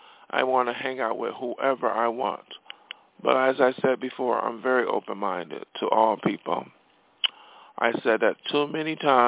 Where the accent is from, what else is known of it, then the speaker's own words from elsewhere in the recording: New York, United States; I grew up in New York State. I did not grow up in California.